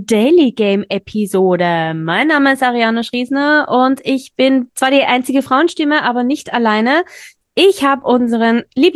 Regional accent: Austria; Bei uns in Österreich erst in den 90ern gelandet eigentlich

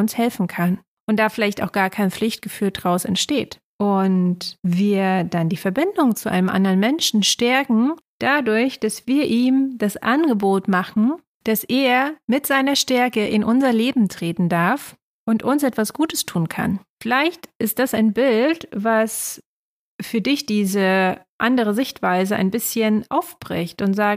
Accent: East Germany, Germany; Ich bin ja in Ostdeutschland aufgewachsen

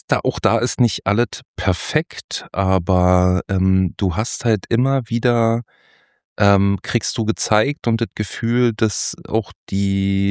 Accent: Berlin, Germany; Bin ja auch eher so ein bisschen manchmal so ein Stadtcholeriker als Berliner.

